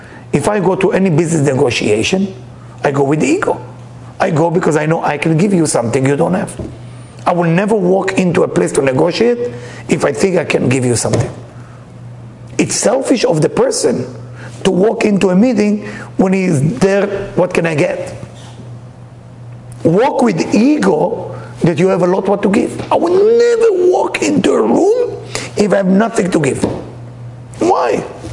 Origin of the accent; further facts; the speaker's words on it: New York, United States; Well, you know me, Leo, I'm tough, I'm New Yorker, he's California